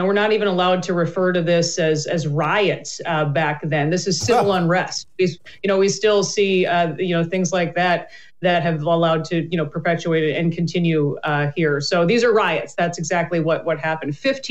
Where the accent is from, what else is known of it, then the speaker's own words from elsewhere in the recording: Minnesota, United States; You know, I'm from Minnesota, grew up here